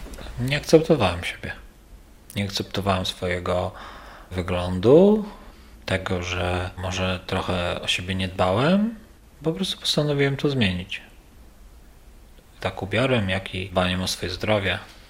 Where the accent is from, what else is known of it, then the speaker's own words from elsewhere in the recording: Białystok, Podlaskie Voivodeship, Poland; Ja się wychowałem na zwykłym białostockim osiedlu.